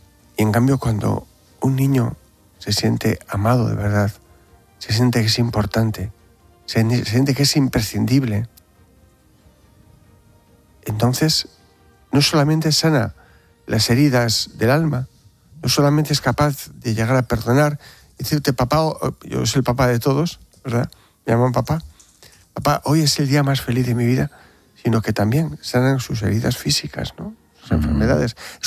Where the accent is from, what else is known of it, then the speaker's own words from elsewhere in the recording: Bilbao, Basque Country, Spain; Bueno, yo no quiero decir que soy de Bilbao por no impresionar, ¿eh?